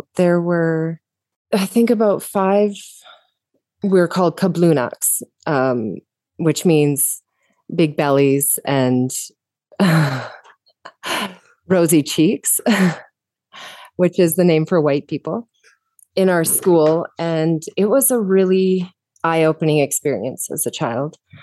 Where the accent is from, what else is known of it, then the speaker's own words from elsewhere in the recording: Canada; I grew up in Canada, but moved around quite a bit, and I had a unique perspective because I also lived in the far north of Canada, which is like a completely different country.